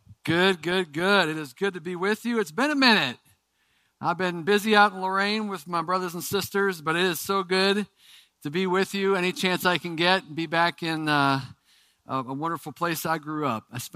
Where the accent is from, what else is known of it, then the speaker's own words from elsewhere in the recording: Ohio, United States; One of the things I learned was about this guy that we all are familiar with from being kids and growing up in Ohio, Daniel Boone.